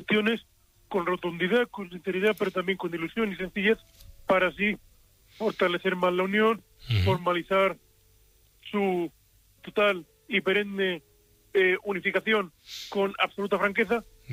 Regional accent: Alcantarilla, Region of Murcia, Spain; Yo soy de Alcantarilla

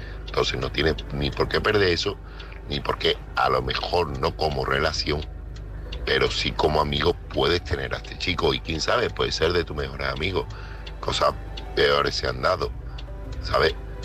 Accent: Seville, Andalusia, Spain; soy de Sevilla, ¿vale?

